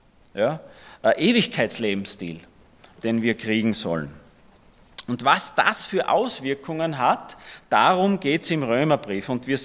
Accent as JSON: {"language": "German", "country": "Austria", "said": "das ist eh bei uns in Österreich gang und gäbe."}